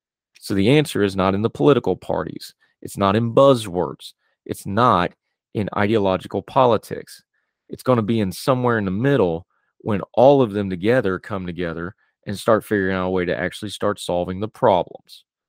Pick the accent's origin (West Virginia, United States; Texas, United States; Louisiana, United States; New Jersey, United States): West Virginia, United States; You know very obviously that I'm from West Virginia. I'm proud to be from West Virginia. I love the state of West Virginia, but my beloved home state has problems